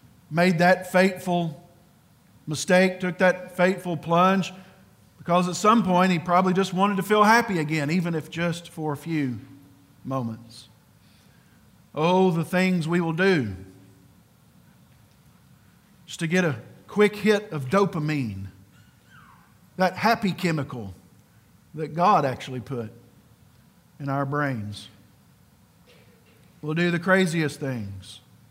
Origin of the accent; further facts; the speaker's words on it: Ireland; You ever heard the Irish say the word psalm? Sam 1. I'm Irish, so I get a kick out of that.